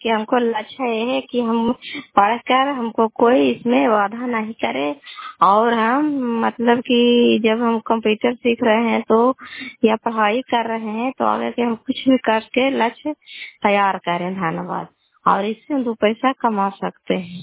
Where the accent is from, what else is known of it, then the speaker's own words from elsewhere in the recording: Kalyanpur, Bihar, India; घर कल्याणपुर वाली बेलसी पंचायत बरखान चांदी जिला ललंदा का निवासी हूँ।